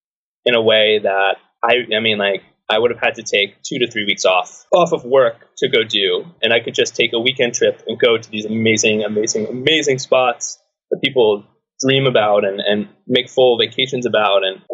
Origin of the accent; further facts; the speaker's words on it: United States; I think as an American, you have all these conceptions in your head of Serbia